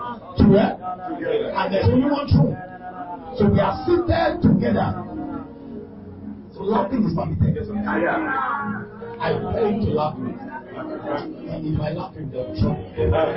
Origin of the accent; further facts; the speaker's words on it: Nigeria; I'm a typical Yoruba man.